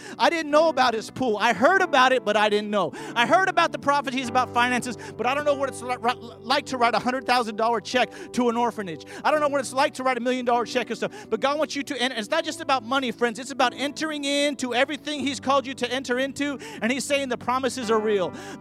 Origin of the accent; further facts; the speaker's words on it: California, United States; You know, I grew up in California, and I would walk by these huge houses and I could hear people swimming.